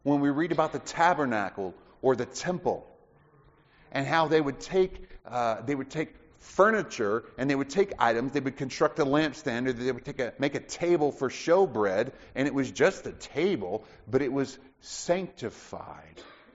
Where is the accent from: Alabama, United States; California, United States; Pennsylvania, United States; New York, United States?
Alabama, United States; I know you think that when you hear I'm from Alabama, that's what you think.